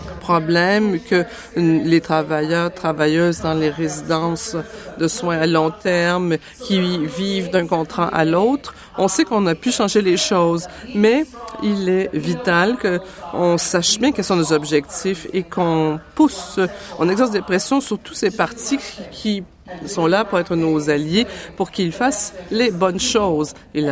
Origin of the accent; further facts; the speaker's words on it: British Columbia, Canada; born there; now in Red Deer, Canada; Moi, je suis née en Colombie-Britannique.